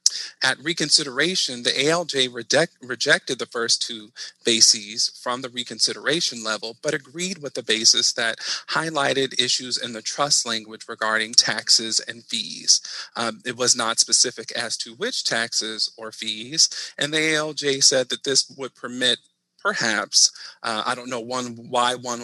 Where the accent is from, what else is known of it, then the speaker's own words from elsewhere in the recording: Texas, United States; accent: Southeast Texas; That's me in my Southeast Texas accent. That's where I'm from.